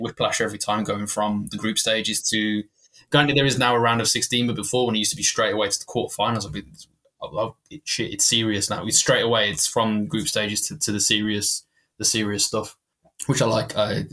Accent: England, United Kingdom; especially as an Englishman

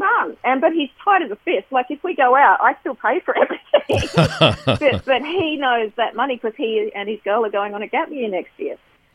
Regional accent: Gunnedah, New South Wales, Australia; No one knew that where I grew up in Gunnedah.

